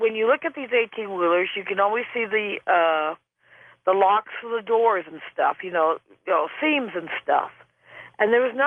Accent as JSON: {"language": "English", "town": "Glendale", "region": "California", "country": "United States", "tie": "born or raised there", "said": "I was born and raised in Glendale, California."}